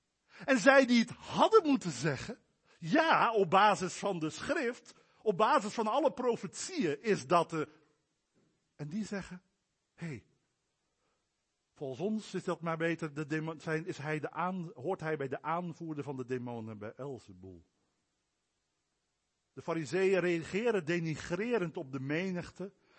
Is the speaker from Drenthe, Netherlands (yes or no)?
yes; Drenthe, Netherlands; Bij ons in Drenthe hebben we ook nog een beetje die verhouding met Den Haag.